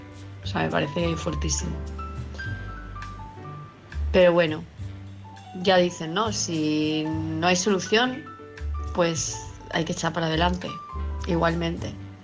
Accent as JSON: {"language": "Spanish", "town": "Palma de Mallorca", "region": "Balearic Islands", "country": "Spain", "said": "de Palma de Mallorca."}